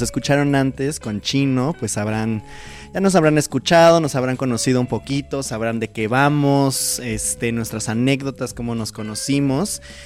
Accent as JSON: {"language": "Spanish", "country": "Mexico", "said": "pero pues como muchos mexicanos, ¿no?"}